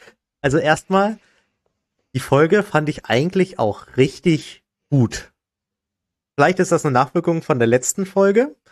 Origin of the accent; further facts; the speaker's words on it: North Germany, Germany; Also das sag ich als Norddeutscher.